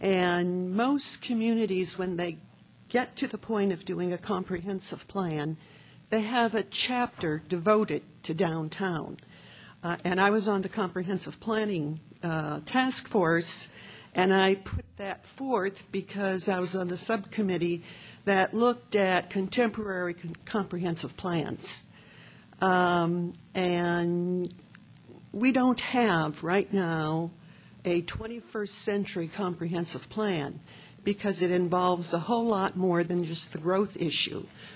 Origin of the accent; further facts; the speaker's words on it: Dubuque, Iowa, United States; I was born and raised in Dubuque, Iowa